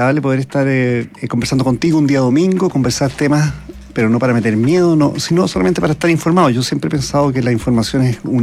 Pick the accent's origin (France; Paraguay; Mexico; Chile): Chile; Osorno, Los Lagos; Yo también, no tan austral, pero también vengo